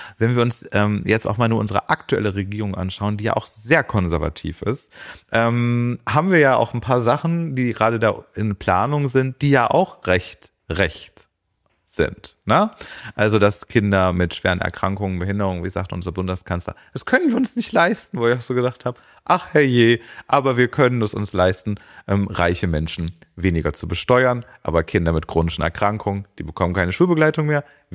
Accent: Thuringia, Germany; Ich komme aus Thüringen.

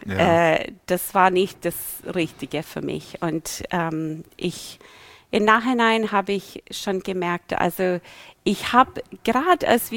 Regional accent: United States; German is a second language; als Amerikanerin Schwäbisch kann ich

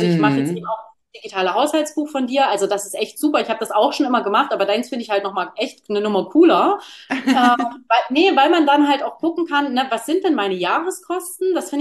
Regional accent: Munich, Bavaria, Germany; ich komme ja aus München

